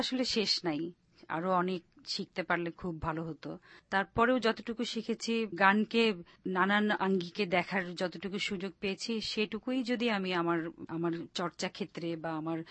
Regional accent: Bangladesh; সবকিছুতে আমি আমার সবসময় মনে রাখি আমি একজন বাঙালি, বাংলাদেশি।

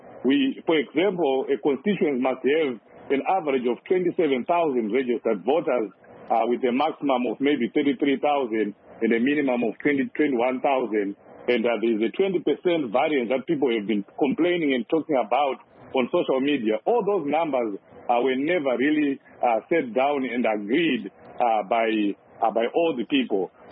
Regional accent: Highfield, Harare, Zimbabwe; born or raised there

